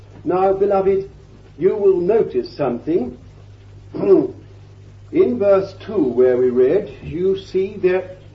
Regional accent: London, United Kingdom; born there; I am not an Englishman. I was born in London. An Englishman of the Englishmen, I should think. But I'm not an Englishman anymore.

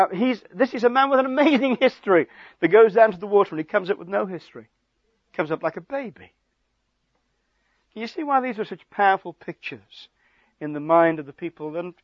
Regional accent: Stoke-on-Trent, West Midlands, United Kingdom; I was raised in Stoke-on-Trent, Smoke-on-Stench, they used to call it, where all the mugs come from.

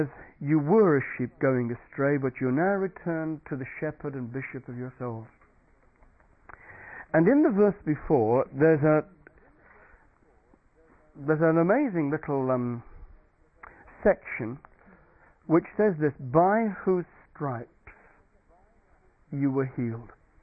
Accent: Stoke-on-Trent, West Midlands, United Kingdom; I'm a real townie anyway, where I grew up in Stoke-on-Trent, and for me, the nearest tree was a mile away in the local park.

